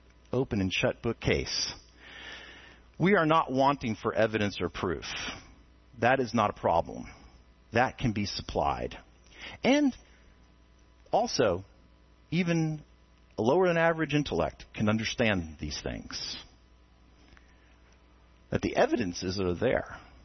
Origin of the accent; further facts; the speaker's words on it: New Jersey, United States; And I'm from New Jersey, so I'm cool with it.